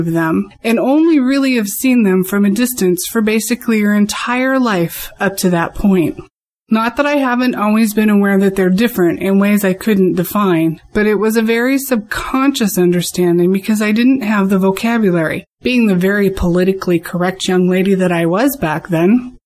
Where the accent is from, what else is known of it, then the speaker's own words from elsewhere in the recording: Seattle, Washington, United States; from Seattle